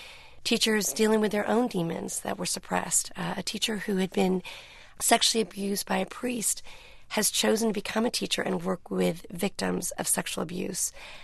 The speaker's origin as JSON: {"language": "English", "town": "Newport Beach", "region": "California", "country": "United States", "said": "I was a suburbanite. I came from Newport Beach."}